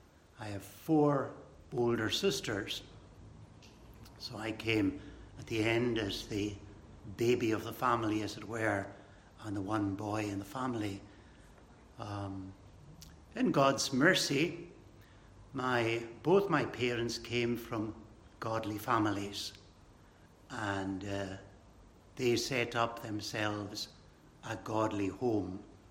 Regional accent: Stornoway, Scotland, United Kingdom; As many of you will know, I come from Stornoway.

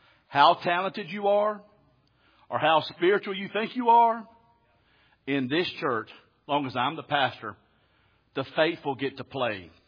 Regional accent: Alabama, United States; I've seen God come right down that country road where I was born and raised down there in South Alabama, out in the middle of nowhere, poor, in the place where I was

